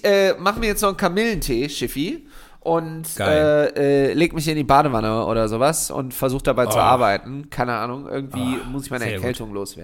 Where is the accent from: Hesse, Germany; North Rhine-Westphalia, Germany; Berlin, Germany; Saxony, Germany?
North Rhine-Westphalia, Germany; Düsseldorf; ist auch geil, dass ich als Düsseldorfer im Kabarett Kö auftrete.